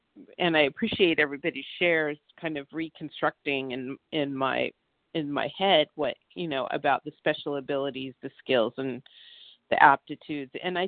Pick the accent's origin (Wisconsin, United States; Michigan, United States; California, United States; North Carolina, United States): California, United States; I'm from Southern California.